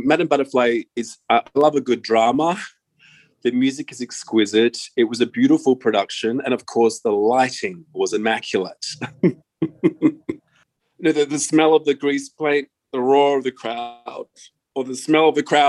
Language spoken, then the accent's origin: English; Perth, Western Australia, Australia; I was born and raised in Perth. Dad was from Sydney, from Engadine. And my mum is from Perth. I born and bred in Gooseberry Hill. We still have our wonderful family home that I grew up